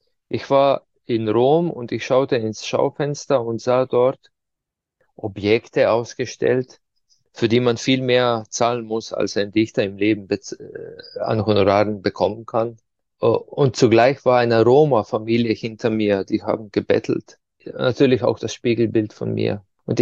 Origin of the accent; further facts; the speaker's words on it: Ptuj, Slovenia; die bei uns in der Stadt, wo ich herkomme, Ptuja, ja, bei Fastnacht den Winter vertreibt.